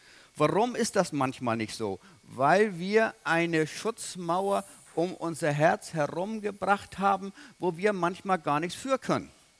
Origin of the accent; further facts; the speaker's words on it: Rendsburg, Schleswig-Holstein, Germany; Ich komme aus Rendsburg